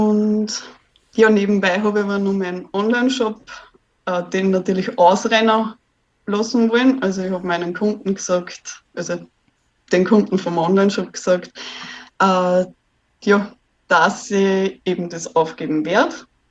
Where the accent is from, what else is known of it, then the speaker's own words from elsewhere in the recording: Austria; weil ich bin eben aus Österreich